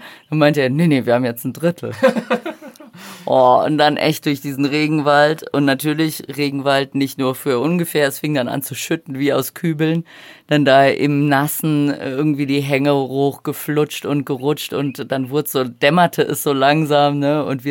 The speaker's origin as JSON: {"language": "German", "country": "Brazil", "tie": "born or raised there", "said": "weil das Pantanal ist so meine Heimat."}